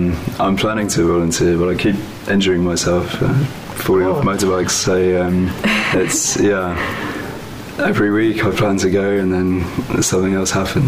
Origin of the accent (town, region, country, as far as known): England, United Kingdom